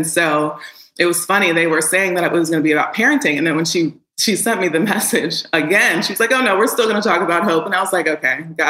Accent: Chicago, Illinois, United States; also born or lived in Houston; So I was born in Houston, but raised in Chicago.

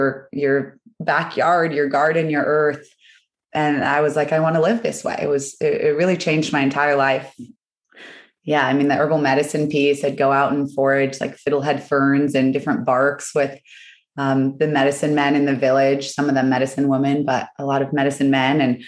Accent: Santa Barbara, California, United States; I grew up in Santa Barbara, California, which is just like total wealth and a really skewed perspective of how the rest of the world lives, and tried to get out from an early age.

